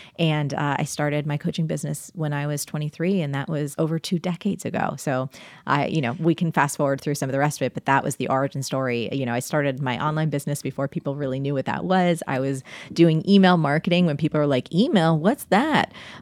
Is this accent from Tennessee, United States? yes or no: no; New Jersey, United States; Again, I grew up in New Jersey. So, you know, you could do that.